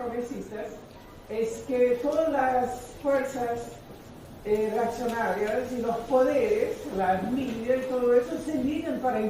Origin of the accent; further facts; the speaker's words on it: Brazil; Spanish is a second language; Yo soy brasileña y yo estoy en esta lucha hace 60 años.